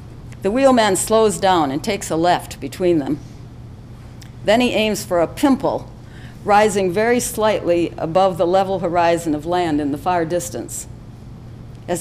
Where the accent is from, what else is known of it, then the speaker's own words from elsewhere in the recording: Waseca, Wisconsin, United States; I grew up in the Kickapoo River town of Waseca in southwest Wisconsin.